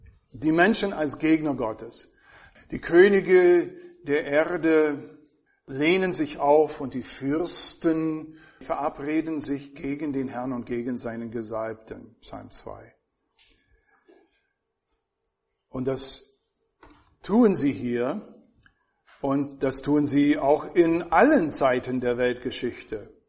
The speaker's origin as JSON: {"language": "German", "country": "United States", "second_language": "German", "said": "Also als Amerikaner"}